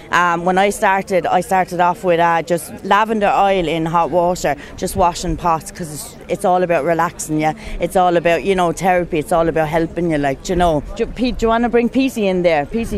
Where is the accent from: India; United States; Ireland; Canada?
Ireland; Clonmel, Munster; I'm from Clonmel, and I'm in recovery 5 years.